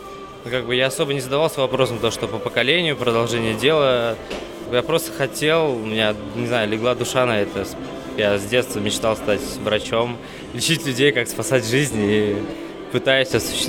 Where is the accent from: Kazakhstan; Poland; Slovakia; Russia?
Russia; Staraya Russa, Novgorod Oblast; Из города Старорус.